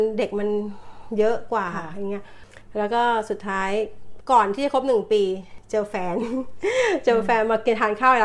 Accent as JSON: {"language": "Thai", "region": "Bangkok", "country": "Thailand", "lives_now": "Australia", "said": "เป็นคนกรุงเทพค่ะ"}